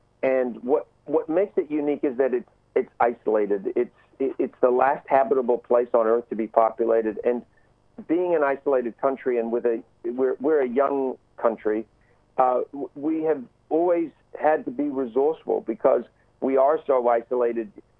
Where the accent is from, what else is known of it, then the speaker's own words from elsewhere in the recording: New Zealand; I'm from New Zealand, and I'm obviously very passionate about New Zealand.